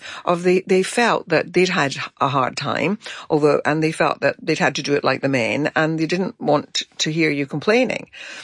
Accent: Glasgow, Scotland, United Kingdom; moved away as an adult; And so for a working class woman, as I was coming from Glasgow to study law, I was a very rare bird and I had no connections.

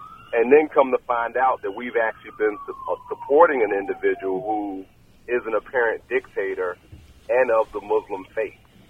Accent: Bronx, New York, United States; I'm from the Bronx, and I actually remember when 9/11 happened.

